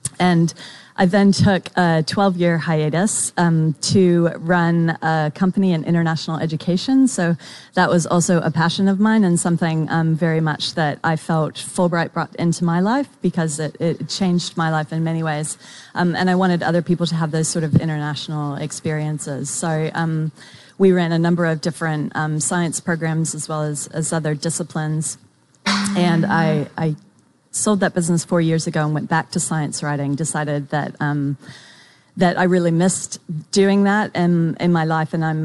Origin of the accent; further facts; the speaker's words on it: United States; So clearly from my accent, you'll know that I'm from America